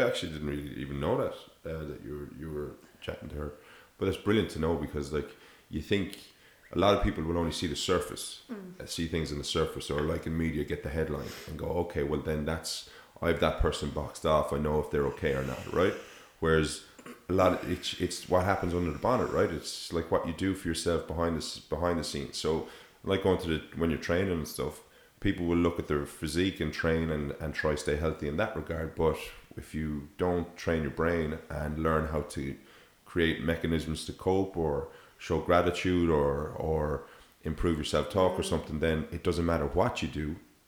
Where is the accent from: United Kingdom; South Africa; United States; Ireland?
Ireland; it's not something that we normally do, you know, as Irish or whatever. We don't normally do that.